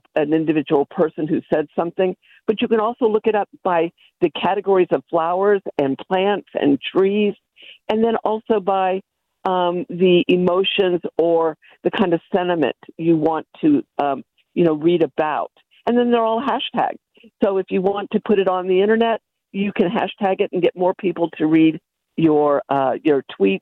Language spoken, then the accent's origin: English; Scotland, United Kingdom; now in United States; Well, I grew up in Scotland, and I love cottage gardens.